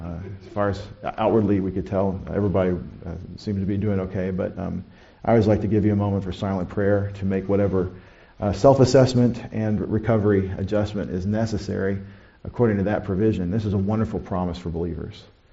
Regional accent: Longview, Texas, United States; I grew up in Longview, Texas.

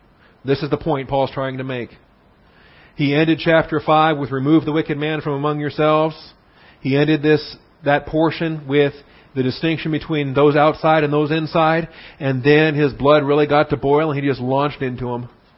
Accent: Washington, United States; I'm from Washington State, by the way, I'm not a native Texan.

